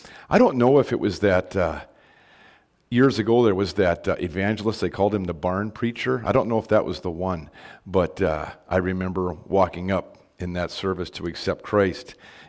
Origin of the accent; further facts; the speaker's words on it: Dickey, North Dakota, United States; I'm from the Dickey area. I live about 5 miles south of Dickey. Grew up on the farm there.